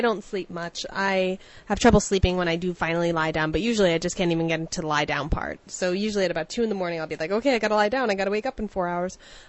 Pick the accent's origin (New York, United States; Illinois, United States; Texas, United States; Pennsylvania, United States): New York, United States; It reminds me of breakfast, and not only that, it reminds me that I'm a New Yorker.